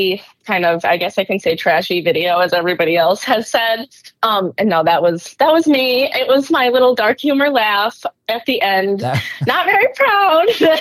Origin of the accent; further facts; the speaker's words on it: Rockton, Illinois, United States; now in Detroit, United States; I grew up in Rockton, Illinois. It is like primarily white. Like when you look at the demographics, it doesn't even have like black on there. And now I live in Detroit.